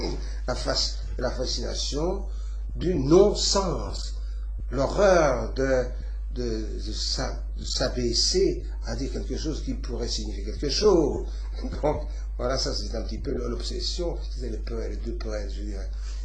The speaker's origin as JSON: {"language": "French", "country": "Belgium", "said": "Parce que je suis un Belge avec les pieds sur terre."}